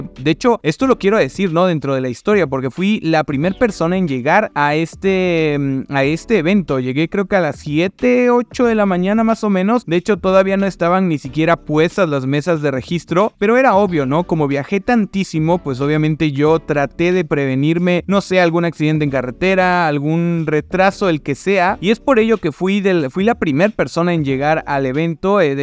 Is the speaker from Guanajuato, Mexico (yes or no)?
no; Córdoba, Veracruz, Mexico; yo soy de Córdoba, Veracruz, y la premier fue en la Ciudad de México, que está a 5 horas de donde estoy ahora mismo